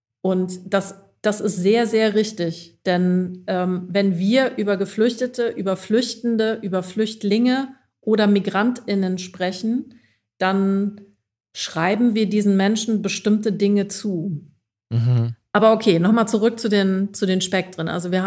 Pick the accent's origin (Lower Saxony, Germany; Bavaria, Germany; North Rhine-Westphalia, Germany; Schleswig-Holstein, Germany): North Rhine-Westphalia, Germany; Aachen; moved away as an adult; now in Hamburg, Germany; Also ich bin Binnenmigrantin, denn ich komme ursprünglich aus dem Westen der Republik, aus der Nähe von Aachen und bin zum Studium nach Hamburg gekommen, lebe hier jetzt immer noch.